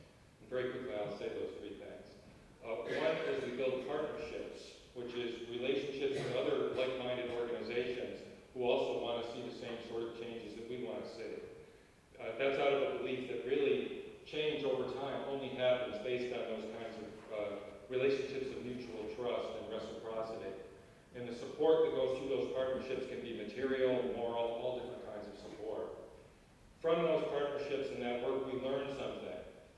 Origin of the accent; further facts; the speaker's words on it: Ireland; because I'm Irish, it can't resist a great story.